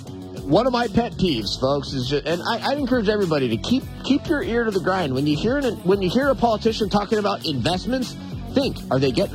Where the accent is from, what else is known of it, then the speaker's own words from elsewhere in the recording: Manhattan, Montana, United States; Well, you folks know I'm from Manhattan, Montana, so I got friends still in the valley.